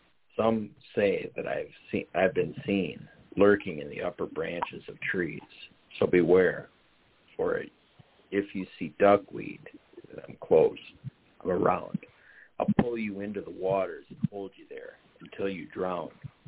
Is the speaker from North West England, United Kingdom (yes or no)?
yes; Weaverham, North West England, United Kingdom; the area where I live is called Weaverham, which means the village on a river.